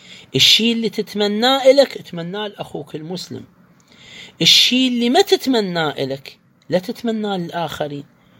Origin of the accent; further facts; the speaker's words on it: Iraq; عندنا في العراق